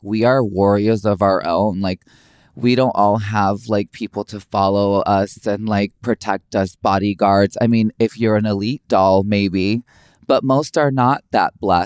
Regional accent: Chicago, Illinois, United States; Like, because I grew up mostly around Latino and Blacks. Growing up in Chicago, it's very urban. So I didn't have many white friends.

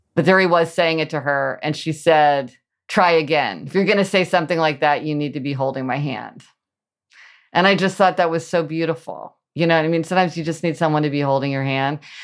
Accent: Midwest, United States; born or raised there

